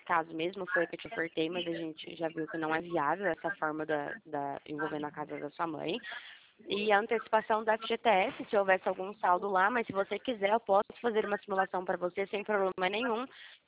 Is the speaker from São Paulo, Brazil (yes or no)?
yes; Pirassununga, São Paulo, Brazil; Como eu sou daqui do interior de São Paulo, minha cidade chama Pirassununga, tá?